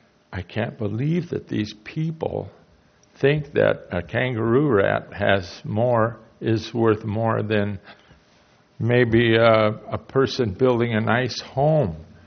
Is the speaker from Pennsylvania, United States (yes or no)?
no; Avila Beach, California, United States; I was not born here. I was born in Avila and raised in Avila.